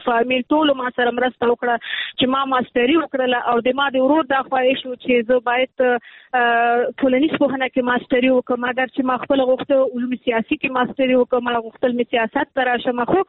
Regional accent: Nangarhar, Afghanistan; زه د ننګرهار یم

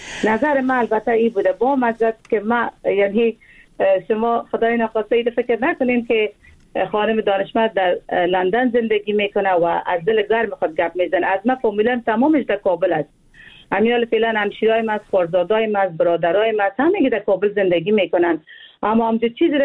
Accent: Afghanistan; من یک افغان هستم

